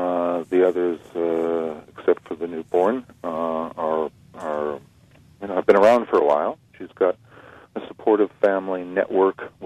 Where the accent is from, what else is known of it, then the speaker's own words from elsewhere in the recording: Alaska, United States; And I'm from Alaska.